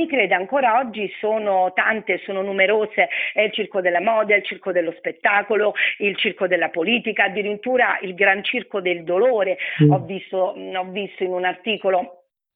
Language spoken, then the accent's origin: Italian; Segni, Lazio, Italy; born there; accent: Roman; io sono nata a Segni, che è una cittadina molto antica, come noi amiamo dire, Segni è più antica di Roma